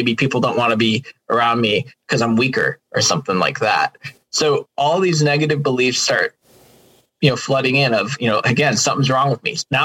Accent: Chicago, Illinois, United States; I grew up in Chicagoland during the Jordan era

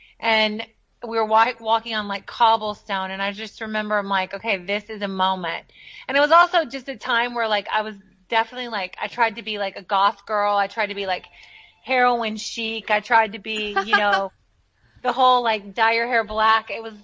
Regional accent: Murray, Kentucky, United States; also born or lived in London / Paris / Germany / Milan; I'm originally from Murray, Kentucky. And I left and I lived in London. I lived in Paris. I lived in Germany. I lived in Milan.

